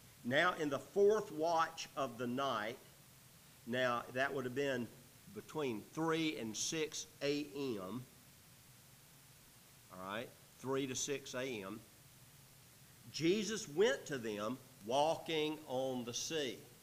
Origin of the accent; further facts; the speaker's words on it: Georgia, United States; Hey, I'm from Georgia. We got bugs in Georgia that can walk on the water.